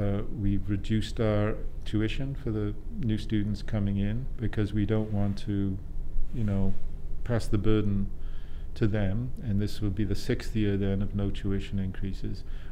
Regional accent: Wales, United Kingdom; accent: Welsh; Oh, you talk to my wife about that. She thinks I get away with murder because of my accent.

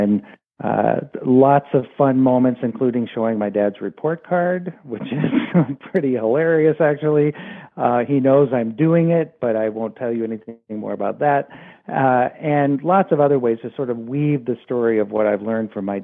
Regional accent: Omaha, Nebraska, United States; But it's really a story, and it's my story. And it's got an arc to it that starts with growing up in Omaha.

